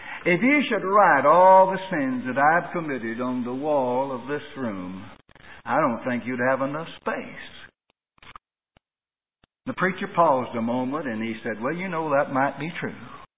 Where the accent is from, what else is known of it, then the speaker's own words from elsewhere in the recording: Kentucky, United States; as a boy growing up in Kentucky